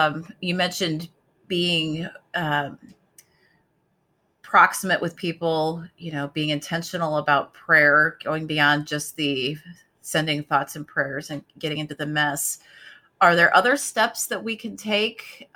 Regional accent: Illinois, United States; I, growing up in Southern Illinois, those types of things were not in our family context.

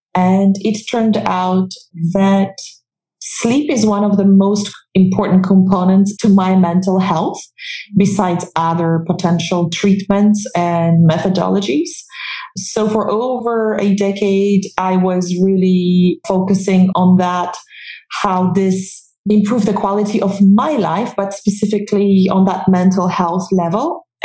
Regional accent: Poland; now in Bermuda; Originally, I come from Poland, but I moved to Bermuda now, probably 14 or 15 years ago.

